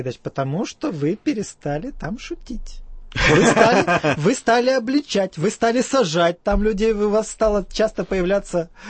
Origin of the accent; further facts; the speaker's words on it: Moldova; Надо было с самого начала сказать, что я молдаванин.